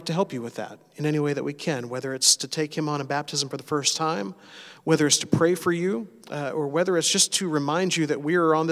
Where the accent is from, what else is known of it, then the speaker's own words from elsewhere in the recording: Searcy, Arkansas, United States; And I come from Searcy, Arkansas